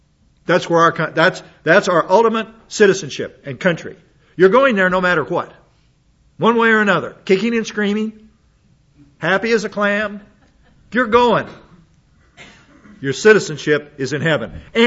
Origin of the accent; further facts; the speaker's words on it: United States; born there; I was born in the United States.